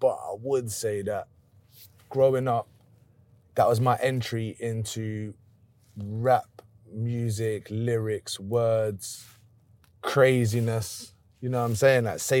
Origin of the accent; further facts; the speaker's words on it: Barking, London, United Kingdom; You see, Essex, like, I grew up here in Barking, always been in Barking.